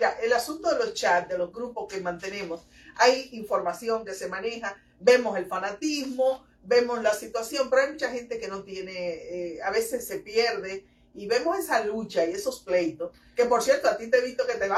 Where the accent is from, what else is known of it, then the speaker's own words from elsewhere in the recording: Dominican Republic; a sí mismo y a nosotros como comunidad dominicana